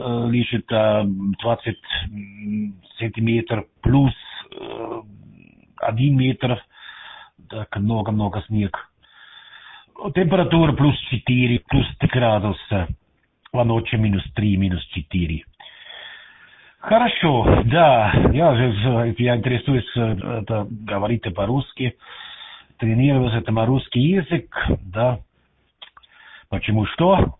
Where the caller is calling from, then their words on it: Austria; Russian is a second language; Я из Австрии сегодня